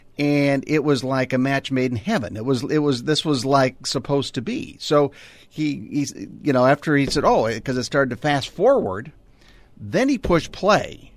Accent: Minneapolis, Minnesota, United States; I grew up in Minneapolis

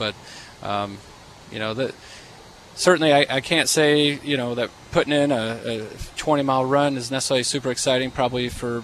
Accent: Phoenix, Arizona, United States; I grew up in Phoenix, and he took me out with the best 2 guys from the high school.

